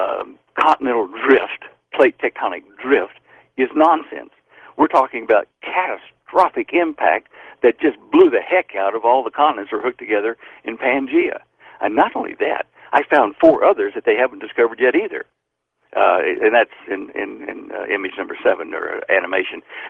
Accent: California, United States; now in Mongolia; And I'm a Californian, but I'm over here working for the oil companies, and I'm in Mongolia at the moment.

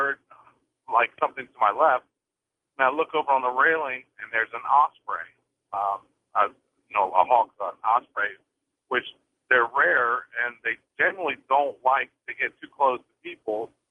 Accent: North Carolina, United States; And I'm from the Outer Banks of North Carolina.

